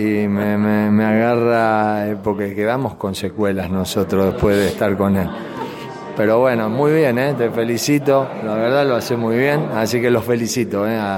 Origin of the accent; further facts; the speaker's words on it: Corral de Bustos, Córdoba, Argentina; voy a Córdoba, a Corral de Bustos, a mi pueblo